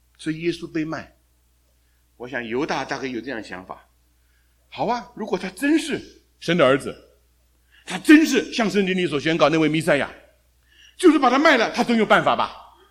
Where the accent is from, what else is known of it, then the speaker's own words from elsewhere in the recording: China; 我们是中国人